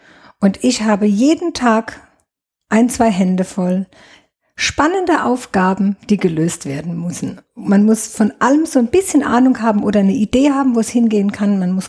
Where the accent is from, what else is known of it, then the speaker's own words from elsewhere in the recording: Neustadt an der Weinstraße, Rhineland-Palatinate, Germany; Ich bin gebürtige Neustadterin, komme aus dem Afrikaviertel. Das ist Luftlinie 3 Kilometer von hier, direkt hinter dem Leibniz-Gymnasium steht mein Elternhaus. Und bin hier auch nie weggegangen.